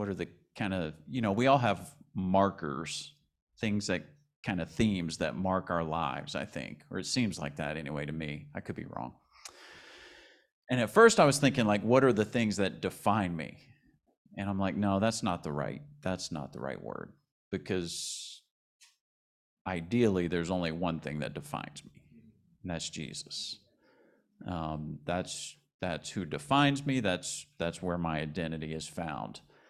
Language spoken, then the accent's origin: English; Westwego, Louisiana, United States; So I was born on the West Bank. My earliest years were in a trailer park in West Wego that's not there anymore, off of Lapalco near Higgins High School.